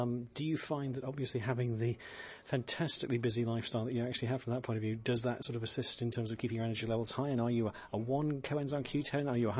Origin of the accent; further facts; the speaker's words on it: Middlesbrough, North East England, United Kingdom; with Lisa in Middlesbrough, which is a wonderful place. Obviously, it's my hometown.